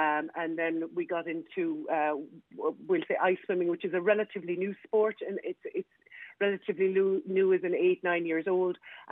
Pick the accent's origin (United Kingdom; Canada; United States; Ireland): Ireland; We're Irish. We're really good at it.